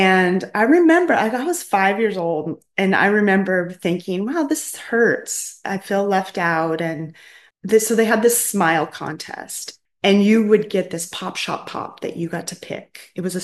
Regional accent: Willamina, Oregon, United States; also born or lived in McMinnville; Okay, so I was born right here in McMinnville. If you're familiar with McMinnville, I was born at Walgreens, which used to be the hospital. My family moved to Willamina when I was, I think, about 3 years old. And so I spent my whole life there.

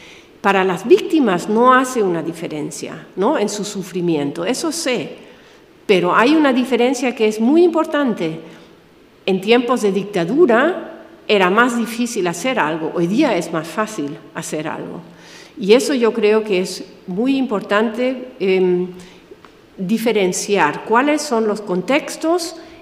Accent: Germany; Spanish is a second language; si yo como alemana blanca privilegiada le digo a un niño que viene de un contexto

